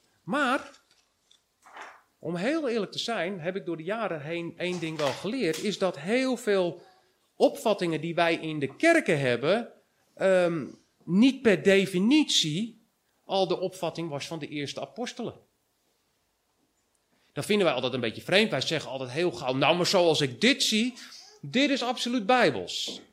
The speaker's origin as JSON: {"language": "Dutch", "country": "Netherlands", "said": "En ik heb daar natuurlijk... ik ben een Nederlander. Dus ik heb mijn mening."}